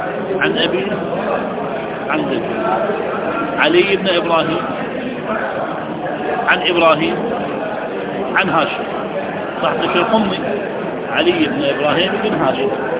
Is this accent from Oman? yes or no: no; Hillah, Babil, Iraq; سموه عندنا بالحلة أبو الفضائل